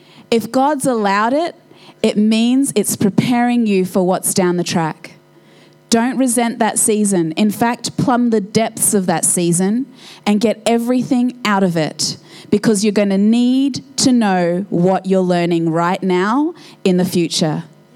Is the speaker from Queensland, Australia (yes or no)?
yes; Brisbane, Queensland, Australia; first language Polish; English is a second language; My mum was pregnant with me when they got off the plane in Brisbane. And my first language was Polish. And mum sent me to school not knowing a word of English.